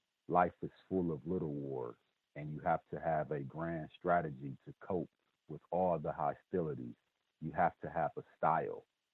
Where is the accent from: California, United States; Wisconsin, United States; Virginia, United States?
Wisconsin, United States; Milwaukee; And when I travel to other states and I say, hey, you know, I'm from Milwaukee, the response would be, it's black people up there?